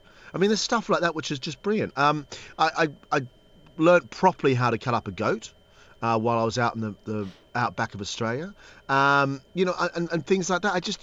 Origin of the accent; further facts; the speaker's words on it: London, United Kingdom; I think as Londoners and as English people, as Poms, there's a bit to be learned from